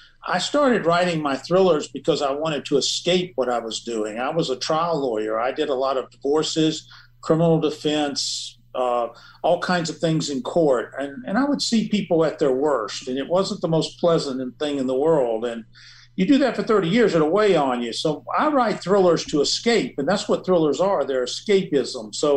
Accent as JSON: {"language": "English", "town": "Atlanta", "region": "Georgia", "country": "United States", "tie": "born or raised there", "said": "When I grew up in Atlanta, there was no interstate system."}